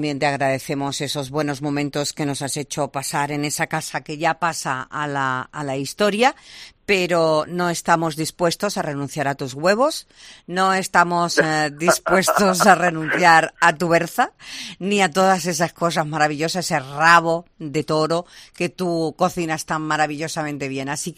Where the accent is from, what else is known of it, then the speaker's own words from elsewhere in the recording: Seville, Andalusia, Spain; somos muchos los sevillanos